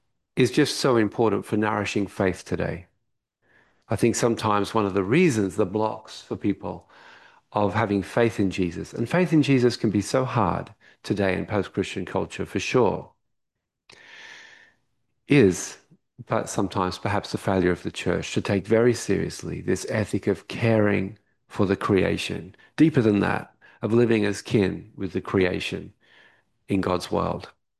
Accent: Australia; I heard recently, I'm Australian. I don't know if you heard, but I am, I confess.

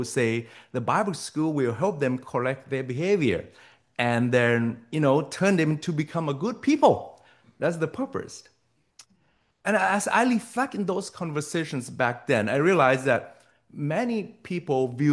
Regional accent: Kitchener, Ontario, Canada; I am from Kitchener, Ontario.

